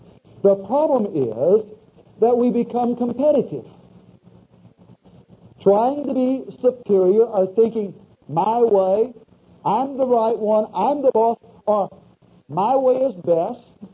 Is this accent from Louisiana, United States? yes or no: yes; Louisiana, United States; I can understand that in part because I'm from South Louisiana.